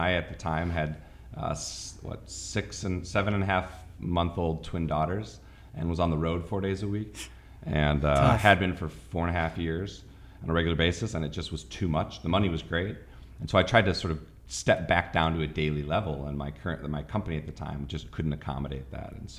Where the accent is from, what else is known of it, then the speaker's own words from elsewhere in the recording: Wisconsin, United States; I grew up in Wisconsin, like I said.